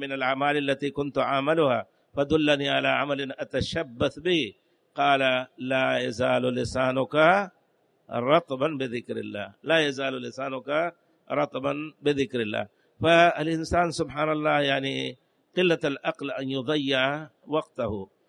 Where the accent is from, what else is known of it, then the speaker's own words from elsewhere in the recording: India; وعندنا في الهند